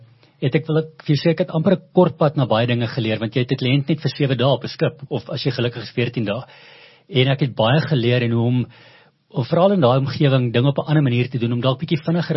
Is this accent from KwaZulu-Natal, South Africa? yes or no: no; Klerksdorp, North West, South Africa; ek is 'n ou Klerksdorper, so ek is 'n ou mielieboer. Die ou Wes-Transvaal, Noordwes.